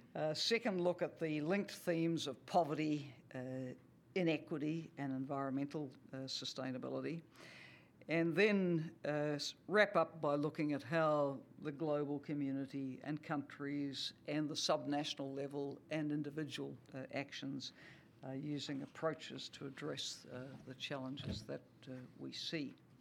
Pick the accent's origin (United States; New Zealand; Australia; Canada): New Zealand; And speaking as a New Zealander, I can see the opportunities for the world's farmers and food processors.